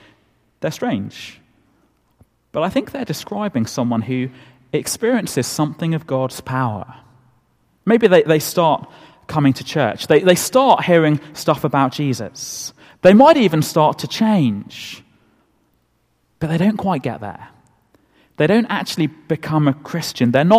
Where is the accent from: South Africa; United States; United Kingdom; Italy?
United Kingdom; We wouldn't want people to think we're too enthusiastic, would we? We're British.